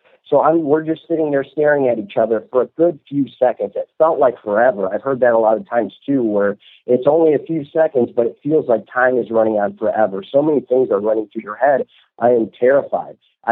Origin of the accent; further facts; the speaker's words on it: Toledo, Ohio, United States; Now, I'm from Toledo, Ohio, like I mentioned to you, and we're pretty rich in paranormal sites.